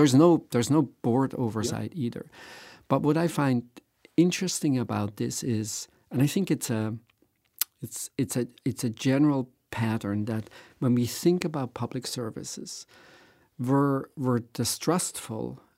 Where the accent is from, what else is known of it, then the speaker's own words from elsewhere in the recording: Switzerland; now in United States; As both of you know, I grew up in Switzerland.